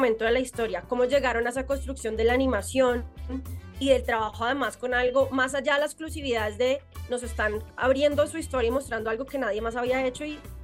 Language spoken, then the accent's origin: Spanish; Colombia; uno como colombiano también está acostumbrado a un montón de cosas